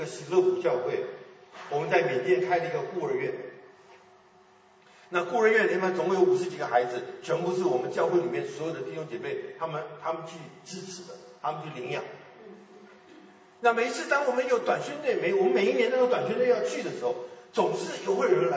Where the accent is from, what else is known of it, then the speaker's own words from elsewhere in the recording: China; moved away; 那我们中国人是一个很保守很封闭的民族。我记得我刚刚到美国的时候，我在麻州念书